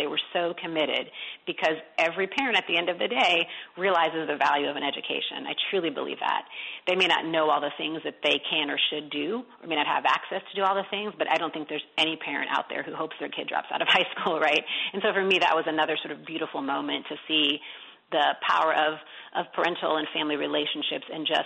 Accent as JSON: {"language": "English", "town": "Detroit", "region": "Michigan", "country": "United States", "tie": "born or raised there", "said": "You know, growing up in Detroit and seeing the inequality in my own neighborhood definitely fueled me to that work."}